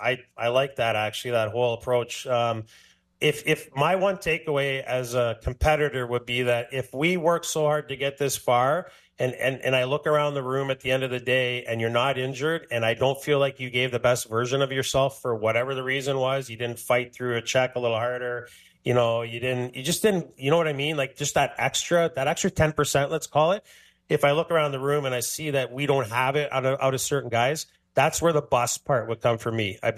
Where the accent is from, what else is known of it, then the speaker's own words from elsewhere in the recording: Canada; But I'm a Canadian.